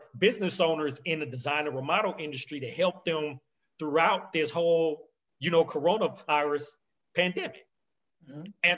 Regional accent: California, United States; we have a few in California where my hometown is.

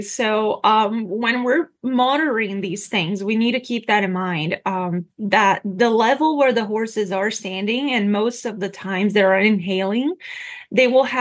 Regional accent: Brazil; now in United States; when I was in Brazil, and I'm originally from Brazil, we did not have that problem in my home state, right? Because we don't have harsh winters. We actually don't have any snow at all where I'm from.

